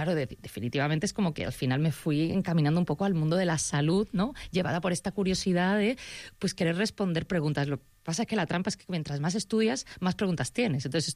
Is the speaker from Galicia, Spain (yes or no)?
no; Málaga, Andalusia, Spain; now in Barcelona, Spain; yo que además no soy nacida aquí porque yo soy malagueña